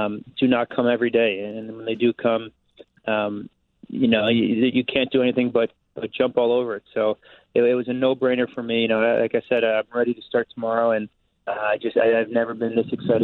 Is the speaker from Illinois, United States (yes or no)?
yes; Wilmette, Illinois, United States; also born or lived in Evanston; So I'd say my birthplace is Evanston, but I'm from Wilmette. That's kind of how I refer to it.